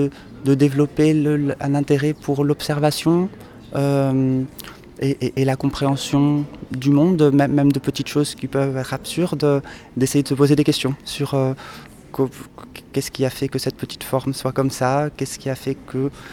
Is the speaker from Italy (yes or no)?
no; Casablanca, Casablanca-Settat, Morocco; Encore avant, je viens donc du Maroc, de Casablanca, où j'avais passé un bac scientifique.